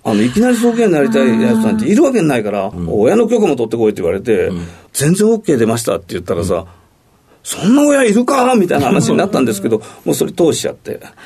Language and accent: Japanese; Toyokawa, Aichi, Japan; moved away as an adult; also born or lived in Yamaguchi; 高校卒業するまでは愛知県で、はい、その後ちょっと大学の関係で山口県山口市というところに移り住んで